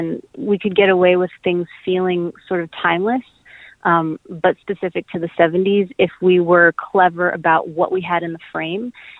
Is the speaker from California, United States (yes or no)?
no; Illinois, United States; So I grew up in the Midwest, just outside Chicago, and there's just all this incredible wildlife